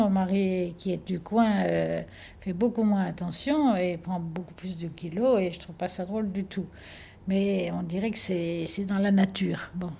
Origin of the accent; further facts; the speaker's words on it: Centre-Val de Loire, France; Ah, je suis tourangelle. Je suis née près de la Loire, dans le pays des rois de France, où on disait qu'on parlait le meilleur français.